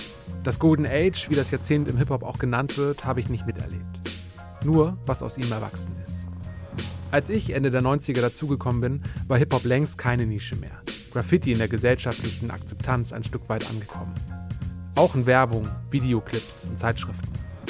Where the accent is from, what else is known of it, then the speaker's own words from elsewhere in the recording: Lübeck, Schleswig-Holstein, Germany; now in Hamburg, Germany; Über Lübeck zum Beispiel. Meine Heimatstadt.